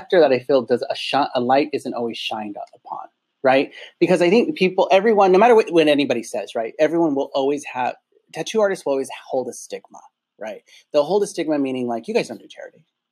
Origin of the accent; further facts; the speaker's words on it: Watts, California, United States; Cause I come from Watts. I come from the projects.